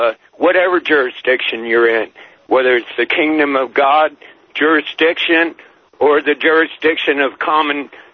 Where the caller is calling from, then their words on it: Bridgeville, California, United States; from Bridgeville, California, up here in near Oregon, almost.